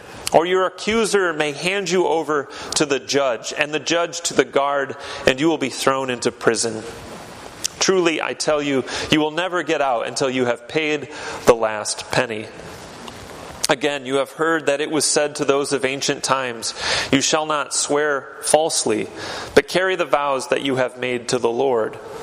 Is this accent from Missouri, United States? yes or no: no; Michigan, United States; When I was a kid, growing up in West Michigan, for a period of time, every summer, my family and I and my brothers, we would go camping